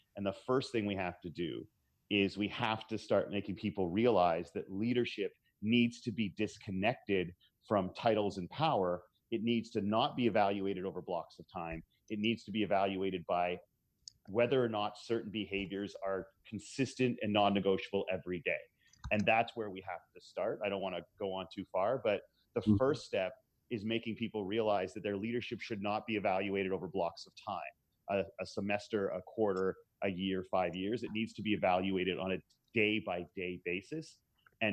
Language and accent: English; Canada; now in United States; I'm Canadian